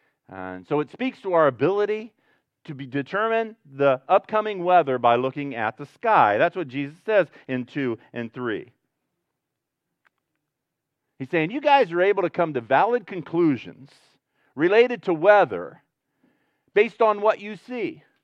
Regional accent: Ohio, United States; We grew up in Northwest Ohio, landlocked.

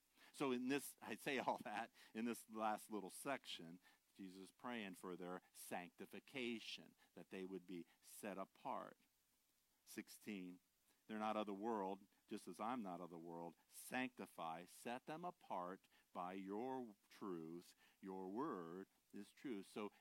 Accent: Ohio, United States; I grew up in Amish territory in northern Ohio, Mennonite

